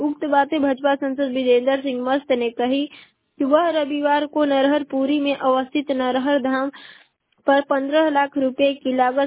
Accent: Ballia, Uttar Pradesh, India; में बलिया जिले की निवासी हूँ।

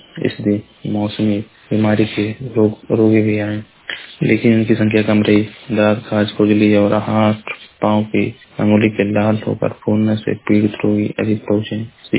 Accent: Uttar Pradesh, India; मैं जिला महाराजगंज का निवासी हूँ।

